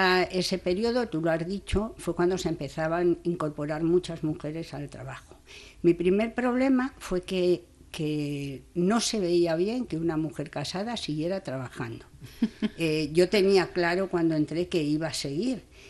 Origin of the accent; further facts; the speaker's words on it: Madrid, Community of Madrid, Spain; Pues yo soy de Madrid, quiero decir que la situación allí era totalmente diferente.